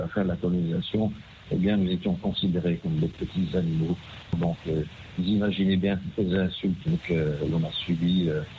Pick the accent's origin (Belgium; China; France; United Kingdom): Belgium; personnellement, donc j'ai grandi en Belgique.